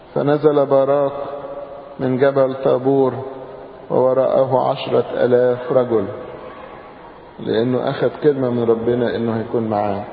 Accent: Egypt; عندنا في مصر نادرا لما بينزل تلج أثناء الأمطار، لكن أحيانا بينزل.

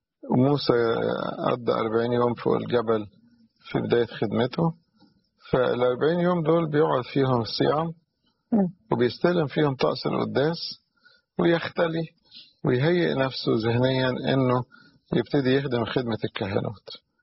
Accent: Cairo, Cairo Governorate, Egypt; أو عندنا في القاهرة يبقى الباب

